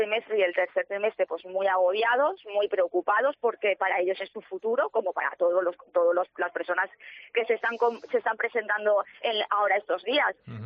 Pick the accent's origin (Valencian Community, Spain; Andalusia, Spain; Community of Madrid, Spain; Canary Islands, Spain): Valencian Community, Spain; Paiporta; Sí, nosotros somos de Paiporta.